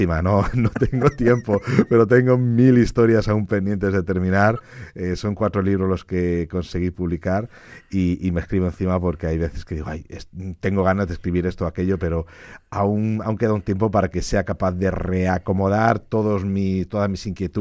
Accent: Elche, Valencian Community, Spain; que soy de aquí de Elche, que he escrito este libro

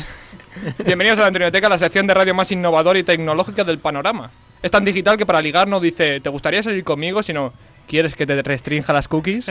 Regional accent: Spain; Pero como buen español, yo tengo un dicho.

